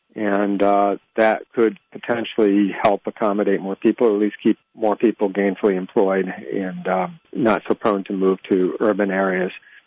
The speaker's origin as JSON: {"language": "English", "region": "Massachusetts", "country": "United States", "tie": "born or raised there", "lives_now": "New York, United States"}